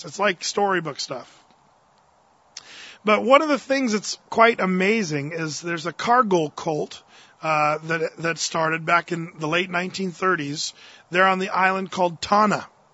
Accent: California, United States; born there; Man, I was born in California, guys. It's not heaven.

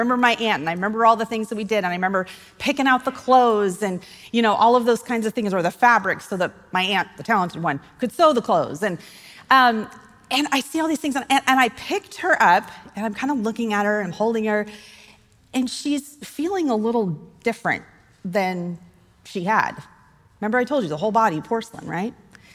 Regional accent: Gillette, Wyoming, United States; I'm from Gillette, Wyoming, and I, at the time, 17,000 people, guys. It's a thriving metropolis.

